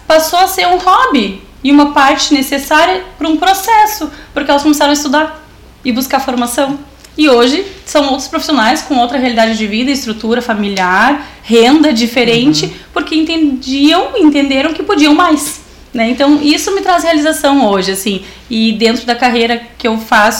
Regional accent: Capão da Canoa, Rio Grande do Sul, Brazil; now in Sapiranga, Brazil; porque eu sou natural de Capão da Canoa

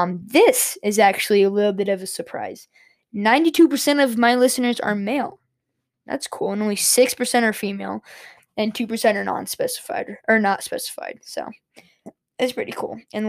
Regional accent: Colorado, United States; So most of the listens are from my home state of Colorado.

